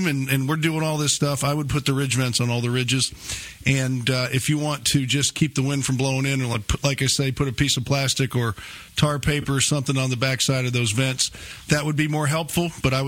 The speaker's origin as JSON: {"language": "English", "town": "Fort Worth", "region": "Texas", "country": "United States", "said": "I mean, I'm from the Fort Worth area, so that was always a kick for me, and it's a great town."}